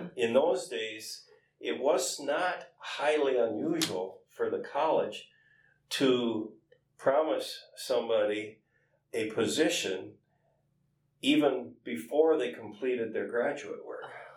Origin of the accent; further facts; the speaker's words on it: Bismarck, North Dakota, United States; born there; No, I was born in Bismarck.